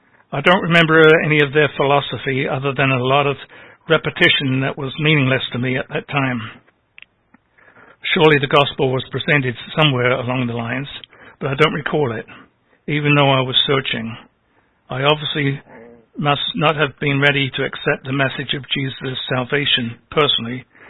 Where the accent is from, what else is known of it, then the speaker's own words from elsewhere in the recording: London, United Kingdom; moved away as an adult; As most of you know, I spent the first 20 years of my life growing up in London.